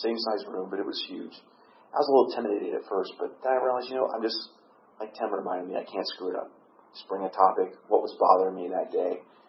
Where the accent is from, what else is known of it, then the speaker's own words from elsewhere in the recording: Tampa, Florida, United States; and I'm from Tampa, so Sandy was all around in that area.